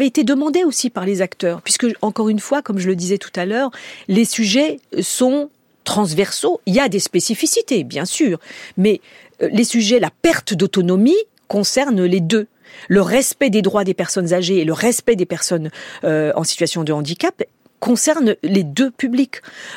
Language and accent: French; France; notre pays, c'est la France. Il n'y a pas de retour possible pour nous. Même si on aime le pays de ses aïeux, on est français, on se sent français.